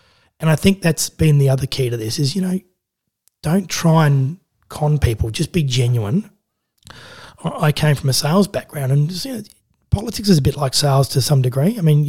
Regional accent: Adelaide, South Australia, Australia; I grew up in Adelaide

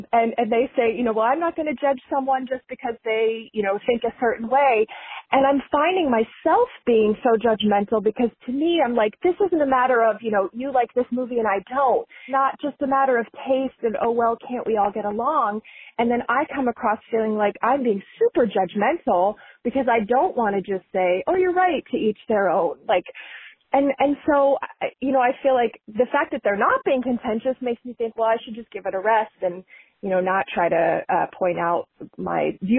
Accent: Kansas City, United States; now in Bay Area, United States; I'm calling from the Bay Area. I'm a huge fan of Majority 54, the Kansas City Chiefs, and the Kansas City Royals. I grew up in Kansas City.

